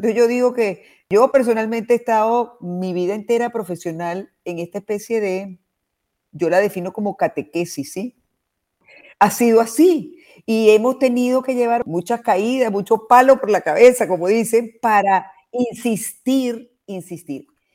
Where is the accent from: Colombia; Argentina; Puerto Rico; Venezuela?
Venezuela; now in Peru; yo soy venezolana y también peruana, porque tengo ya 30 años en Perú